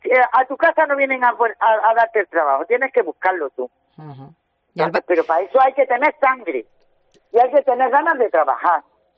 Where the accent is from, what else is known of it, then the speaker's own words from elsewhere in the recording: Carchuna-Calahonda, Andalusia, Spain; Otra cosa que beneficia a mi pueblo, Carchona y Calahonda, porque mi sueldo no sale de las arcas municipales de Carchona y Calahonda, sale de Motril.